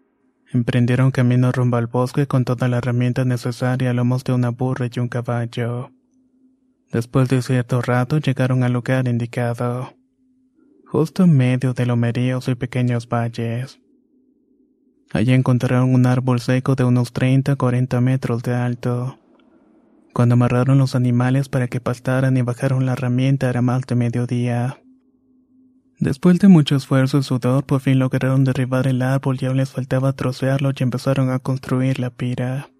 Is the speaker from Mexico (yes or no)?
yes; San Felipe Hidalgo, Tlaxcala, Mexico; Soy originario de San Felipe Hidalgo, un pequeño pueblo que no rebasa los 1200 habitantes. Esta es una localidad en Anacamilpan, Tlaxcala. Es en este lugar donde he vivido casi toda mi vida, a excepción de los años de la universidad.